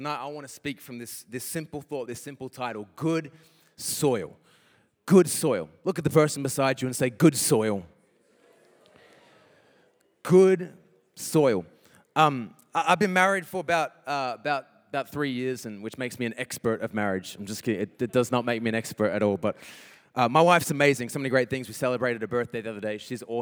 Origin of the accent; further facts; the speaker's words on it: Queensland, Australia; also born or lived in Philippines; My accent is a little bit weird because I lived in the Philippines for about 4 years. And so that just changed my accent and made me sound American with some words I say. So that's why I sound a little bit weird and not like a proper Queenslander.